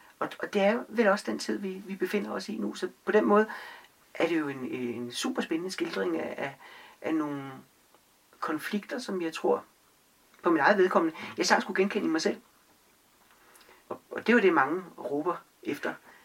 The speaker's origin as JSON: {"language": "Danish", "town": "Holbæk", "region": "Zealand", "country": "Denmark", "said": "Men jeg kommer fra Holbæk, og de siger, at jamen, ungdomsoprøret, det nåede aldrig til Holbæk."}